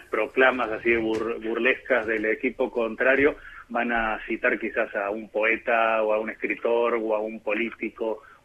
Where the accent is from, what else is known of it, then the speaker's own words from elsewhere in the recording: Argentina; Y como soy la cara argentina más visible de la ciudad